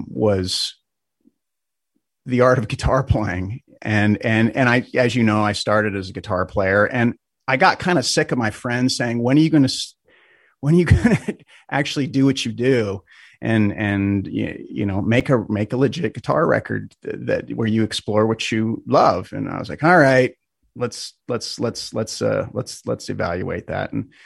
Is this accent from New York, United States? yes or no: no; Spokane, Washington, United States; we wrapped up in my hometown here in Spokane